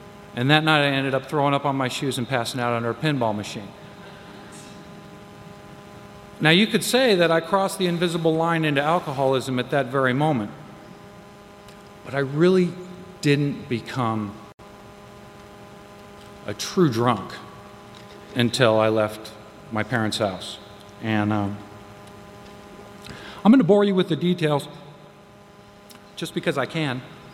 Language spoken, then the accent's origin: English; Las Vegas, Nevada, United States; I was born and raised here in Las Vegas. Love Las Vegas. I didn't love Las Vegas when I was born and raised here. Las Vegas was a very small town. Everybody knew everybody.